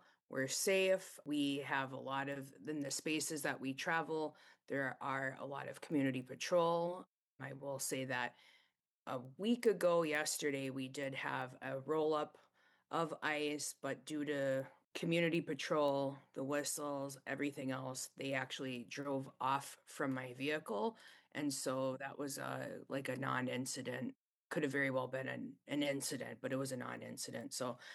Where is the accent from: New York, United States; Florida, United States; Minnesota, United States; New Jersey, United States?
Minnesota, United States; Bois Forte; now in Twin Cities, United States; I'm from Boys Fort, so I'm Anishinaabe, but have relocated to the Twin Cities about 8 years ago now.